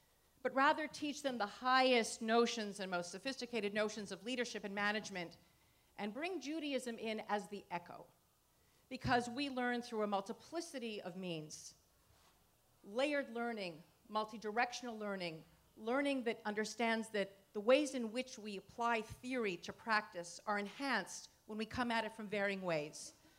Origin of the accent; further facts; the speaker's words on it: Cincinnati, Ohio, United States; I'm here from Cincinnati, proudly.